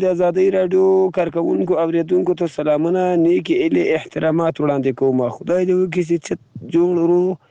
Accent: Zabul, Afghanistan; now in Iran; د زابل دی ولایت خاکیبوان دی ولسوالۍ د اجنیم د کلی اوسیدونکی یم. دا مهال له ایران را تای سر په تماس کې یم.

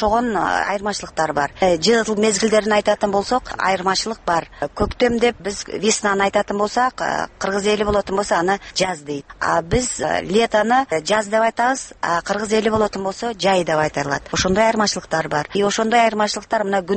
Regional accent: Bishkek, Kyrgyzstan; born there; also born or lived in Kazakhstan; Бурмурдагы Фрунзеде мен ошол убакта төрөлгөм. Бирок казакшаны мен кайтадан Казакстанга барып окуп 10-жылдык мектепте мен казакша окуган эдим.

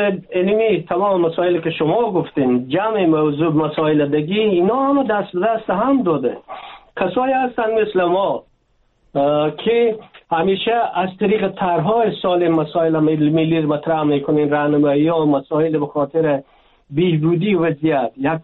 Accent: Afghanistan; ما افغان هستیم، اصطلاحات و کنر باید یک طرف گذاریم به خاطر منافع ملی خود

